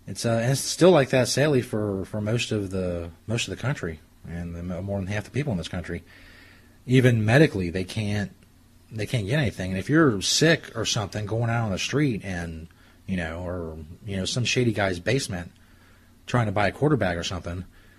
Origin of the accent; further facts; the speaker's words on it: Cincinnati, Ohio, United States; where I grew up and in the Cincinnati area and around here